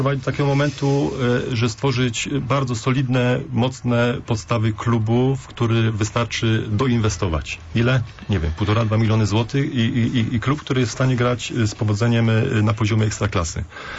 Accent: Poznań, Greater Poland Voivodeship, Poland; czy ja zdaję sobie sprawę jako poznaniak, czy uczestniczący w sporcie poznańskim od lat pewnie 30

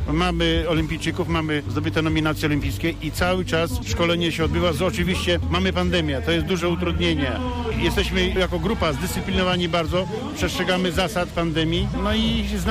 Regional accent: Baltic coast, Poland; jako że pochodzę z wybrzeża, to taką analogię robię do statku

